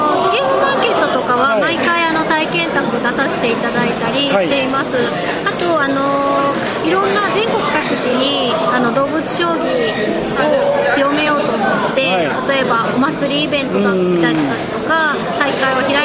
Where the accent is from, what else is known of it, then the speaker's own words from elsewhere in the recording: Nagoya, Aichi, Japan; now in Miyoshi, Japan; 名古屋出身です。